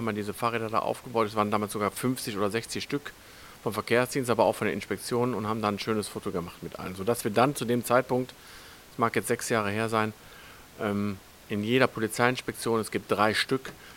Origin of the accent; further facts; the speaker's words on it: Grevenbroich, North Rhine-Westphalia, Germany; ich komme aus Grevenbruch, Kapellen, wer es kennt, an der Erft gelegen